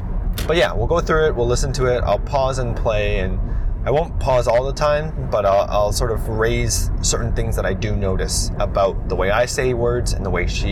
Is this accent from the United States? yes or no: no; Toronto, Ontario, Canada; now in Vancouver, Canada; at least for my accent, born and raised in Toronto, Ontario, moved to Vancouver, my vowels aren't as exaggerated